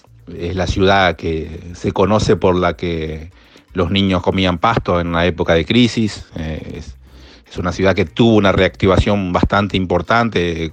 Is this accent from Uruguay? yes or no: yes; Salto, Uruguay; Yo soy oriundo de Salto y yo acepté ese trabajo.